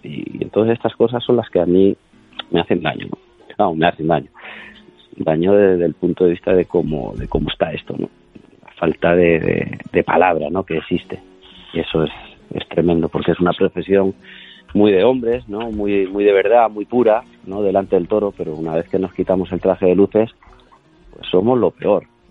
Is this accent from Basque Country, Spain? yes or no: no; Córdoba, Andalusia, Spain; afortunadamente he toreado mucho en mi tierra